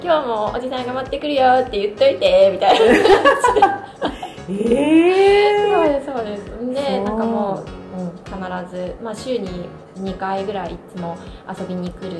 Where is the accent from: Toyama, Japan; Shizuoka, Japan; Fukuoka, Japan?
Fukuoka, Japan; でも夫婦ともに福岡出身なので